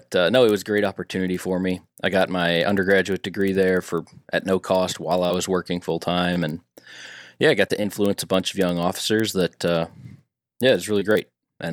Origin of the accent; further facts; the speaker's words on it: Illinois, United States; So I grew up in Southern Illinois, and I'm always kind of hesitant to introduce myself that way because it doesn't matter if I say Southern Illinois, people always think Chicago.